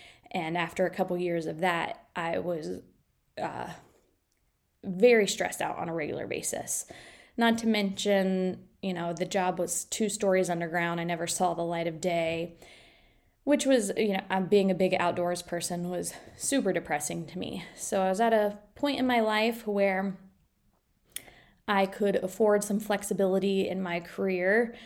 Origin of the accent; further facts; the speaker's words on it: Ohio, United States; I grew up in Ohio.